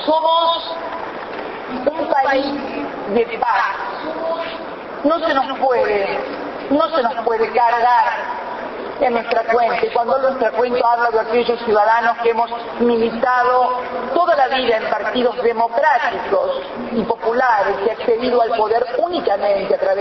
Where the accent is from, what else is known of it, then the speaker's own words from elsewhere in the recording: Argentina; Residen en mi país uruguayos, paraguayos, bolivianos